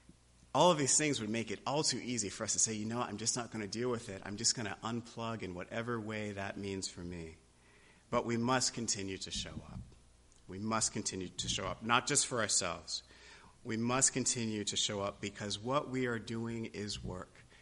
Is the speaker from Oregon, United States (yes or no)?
no; New York, United States; now in New England, United States; why I came to New England from New York in the first place.